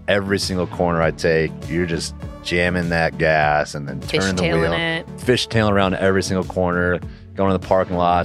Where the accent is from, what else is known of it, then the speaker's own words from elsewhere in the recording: Connecticut, United States; also born or lived in New Hampshire; As you know, I grew up in Connecticut, New Hampshire. The snow is my favorite.